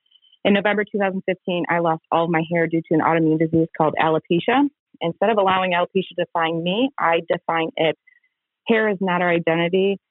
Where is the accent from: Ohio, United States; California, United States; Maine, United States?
Ohio, United States; Toledo; I am from Toledo, Ohio.